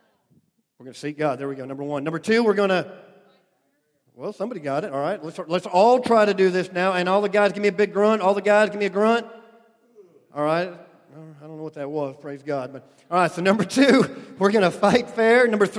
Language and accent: English; Idaho, United States; I was born and raised on potatoes. I grew up in Idaho, so, I mean, you know, kind of goes with the territory.